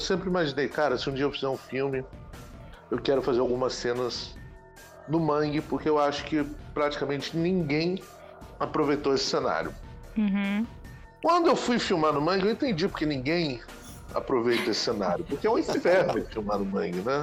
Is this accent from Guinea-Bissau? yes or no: no; Guarapari, Espírito Santo, Brazil; eu sou um capixaba, nasci aqui no Espírito Santo, na cidade de Guarapari, na beirada da praia.